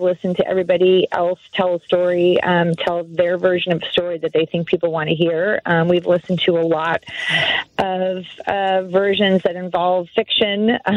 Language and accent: English; Chicago, Illinois, United States; also born or lived in Buffalo Grove; We grew up in Chicago and Buffalo Grove, so we talked to some of his friends from junior high and high school.